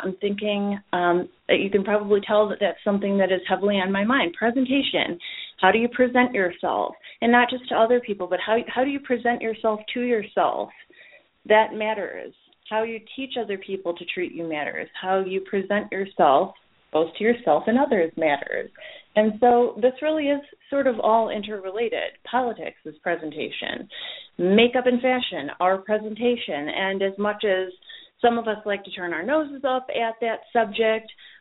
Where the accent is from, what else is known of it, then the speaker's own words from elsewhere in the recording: Chicago, Illinois, United States; And we will be talking about what he needs to win Illinois this coming week at my home state. I'm from the Chicago area